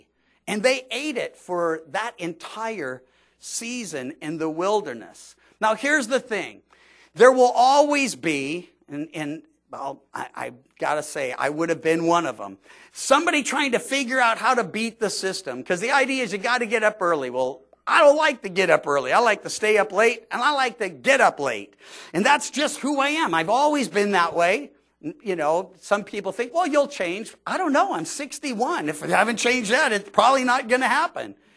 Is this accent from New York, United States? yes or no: no; Missouri, United States; also born or lived in Georgia; I was born in Georgia, but I was raised part of my early life in Missouri. It's the Show Me State.